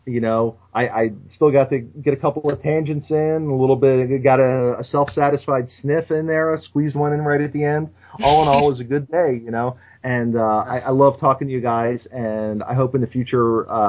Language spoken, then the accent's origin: English; Philadelphia, Pennsylvania, United States; growing up in the Italian neighborhood where I did, in Philadelphia, no one could say three-syllable words, really.